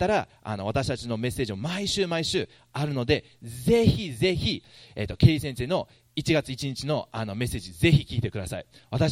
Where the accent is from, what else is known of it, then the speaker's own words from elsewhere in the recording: Kumamoto, Japan; 私は熊本に育って、そこはもう私の玄関をガラガラガラと開けたら田んぼがもうずらりとある場所なんです。で、右を見ると山があって、そこもうみかん畑があって、左を見ると有明海っていうすごい大きい海があるんですけど